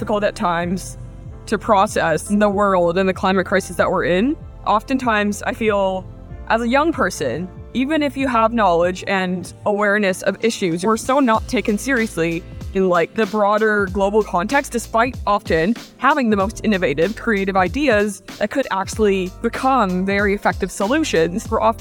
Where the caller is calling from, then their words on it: Vancouver, British Columbia, Canada; I'm recording this from Vancouver, Canada.